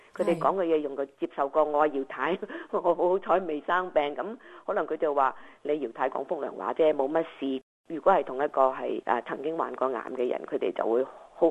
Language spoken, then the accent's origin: Cantonese; China; 或者係你知我哋中國人有時覺得呢個病咧就係、是、唔會好翻㗎